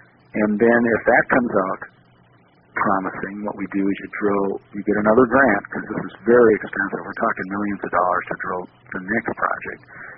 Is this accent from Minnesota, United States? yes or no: yes; Minnesota, United States; now in Salida, United States; and I'm from Minnesota, but I'd rather us keep our money locally